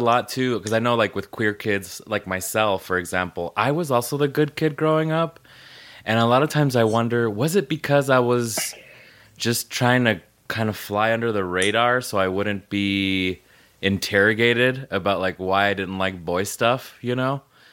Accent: Las Vegas, Nevada, United States; I was like, yep, I was born and raised in Las Vegas. It's like such a badge of honor, you know, because this is like such a transient town

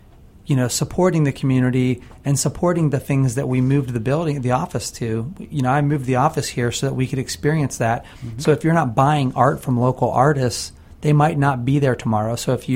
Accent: Pittsburgh, Pennsylvania, United States; moved away; I was born in Pittsburgh. I lived there till 1979. We moved to Florida.

